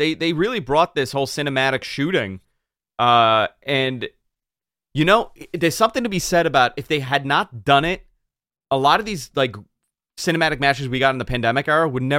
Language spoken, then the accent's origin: English; Queens, New York, United States; Growing up in Queens.